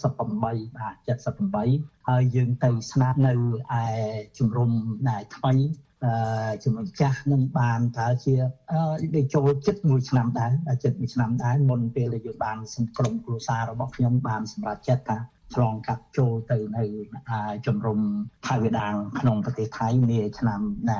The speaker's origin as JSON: {"language": "Khmer", "region": "Phnom Penh", "country": "Cambodia", "tie": "born or raised there", "also_born_or_lived": "Kampot", "moved": "yes", "said": "តែខ្ញុំបានធំដឹងក្តីនៅឯភ្នំពេញបាទនៅឯភ្នំពេញ"}